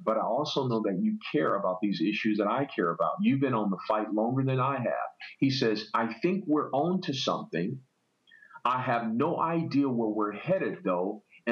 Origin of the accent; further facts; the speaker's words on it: Los Angeles, California, United States; I grew up in South Central LA, I mentioned